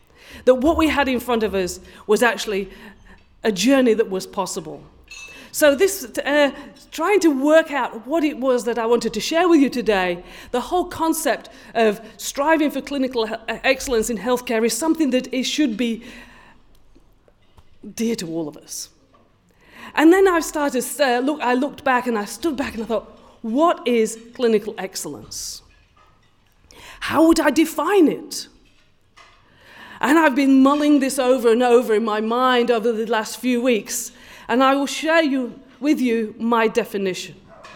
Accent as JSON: {"language": "English", "region": "Yorkshire and the Humber", "country": "United Kingdom", "moved": "yes", "said": "I was a bit older when I got here. And Somerset, let's face it, it's posh. I came from Yorkshire, which is not."}